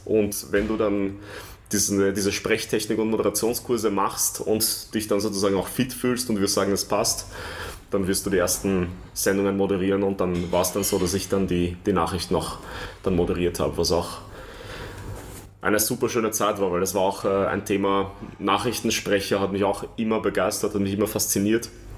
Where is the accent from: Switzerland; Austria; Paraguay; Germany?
Austria; Vienna; Und als Wiener hat man immer einen Bezug zu diesem Verein auch gehabt.